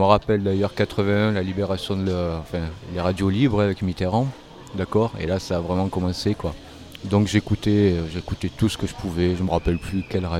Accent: Marseille, Provence-Alpes-Côte d'Azur, France; born there; je suis né à Marseille

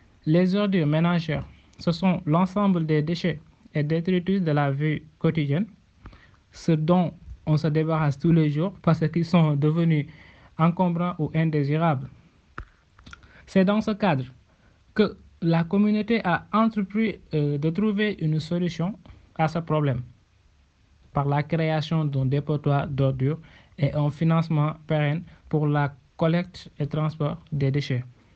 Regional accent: Rao, Saint-Louis, Senegal; Je suis de Rao. En effet, Rao est un gros village situé à 19 km de la ville de Saint-Louis du Sénégal.

